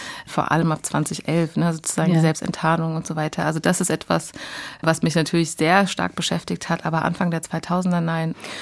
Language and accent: German; Frankfurt, Hesse, Germany; Ich bin aufgewachsen in Frankfurt, eher in einem Stadtteil, von dem man eher sagen würde, es ist ein sozialer Brennpunkt. Eine Hochhäusergegend mit sehr, sehr, sehr vielen migrantischen Familien